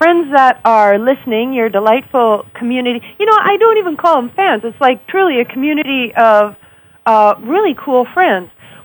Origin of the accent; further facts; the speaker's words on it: Canada; Now, hold on. Being a Canadian, I need to know, I need clarification.